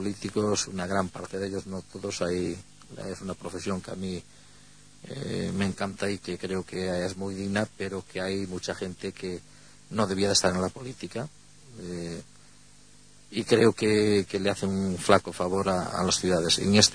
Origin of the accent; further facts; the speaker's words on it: Amio, Galicia, Spain; born there